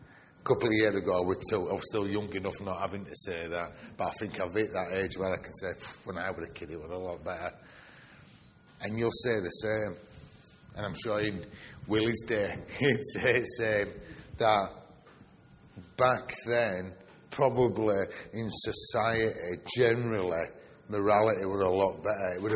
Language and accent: English; Bradford, Yorkshire and the Humber, United Kingdom; I'm from Bradford.